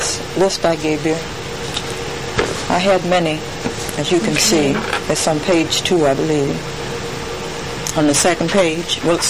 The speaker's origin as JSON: {"language": "English", "town": "Savannah", "region": "Georgia", "country": "United States", "tie": "born or raised there", "also_born_or_lived": "Rapley, Georgia", "said": "Yes, I was born in Rapley, Georgia, which is in southern Georgia, and quite some time ago. And as a small child, we moved from Rapley to Savannah, Georgia, where I call home at this particular time."}